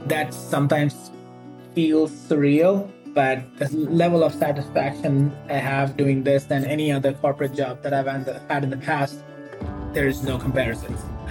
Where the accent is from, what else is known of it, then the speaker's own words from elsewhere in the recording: India; moved away as an adult; now in United States; I grew up in India. Like most other Indians in the US, was an engineer by background. You know, came to the U.S. for my MBA